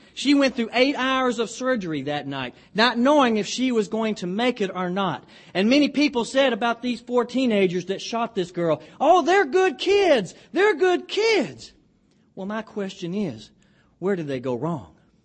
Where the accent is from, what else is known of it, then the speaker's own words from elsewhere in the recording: Alabama, United States; even though I am from Alabama.